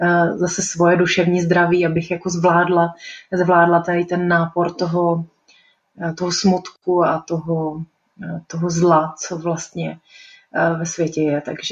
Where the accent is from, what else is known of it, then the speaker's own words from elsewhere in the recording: Brno, South Moravian Region, Czechia; now in Prague, Czech Republic; tak jak jsem přišla z Brna, vlastně neměla jsem pocit, že bych byla něčím jiná